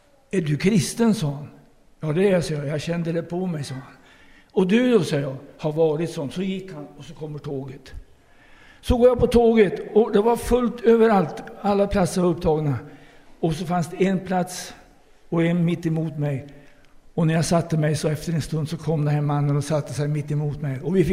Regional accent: Brohyttan, Örebro County, Sweden; Jag är född på Örebro BB och växte upp i en by som heter Brohyttan i Västernärke, 3 mil härifrån, 3 mil från Örebro ut.

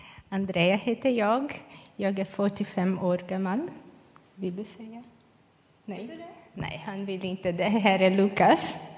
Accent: Brazil; Ja, jag kommer från Brasilien. Min mamma och pappa bor där.

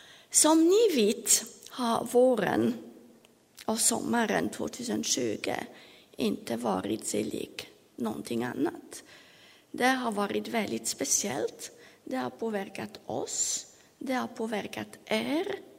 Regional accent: Switzerland; now in France; Jag kommer från Schweiz

